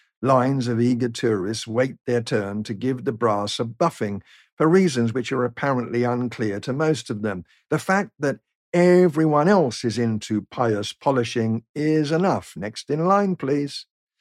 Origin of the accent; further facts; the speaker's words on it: United Kingdom; It's a sight that tempted me for a moment to resign from being British.